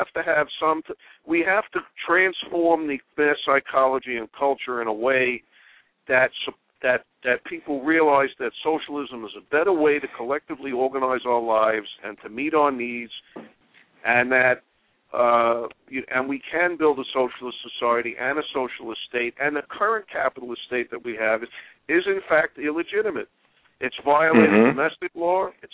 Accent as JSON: {"language": "English", "region": "New York", "country": "United States", "said": "Now, I'm from New York, so I can only speak to New York"}